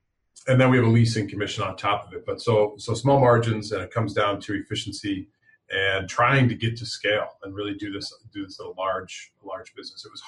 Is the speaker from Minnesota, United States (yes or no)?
yes; Minnesota, United States; I live in Minnesota. I was born and raised in Minnesota.